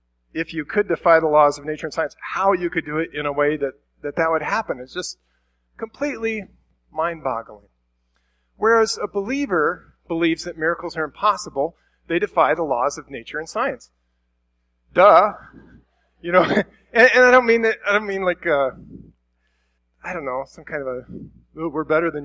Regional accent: Iowa, United States; I think of growing up in Iowa, like at church, people would bring like a box of zucchinis or something

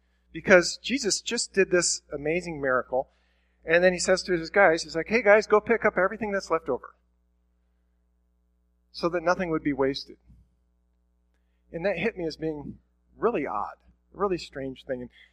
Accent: Iowa, United States; I think of growing up in Iowa, like at church, people would bring like a box of zucchinis or something

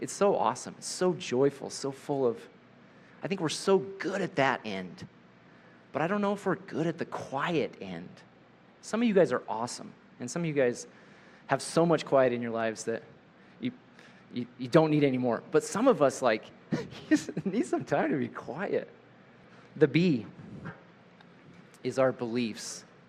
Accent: United States; I'm restless too, because I'm an American

